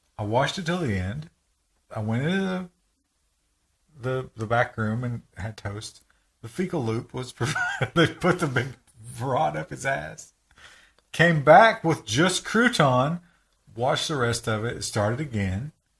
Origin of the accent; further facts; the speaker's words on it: United States; Now, as an American, I will convert that into feet.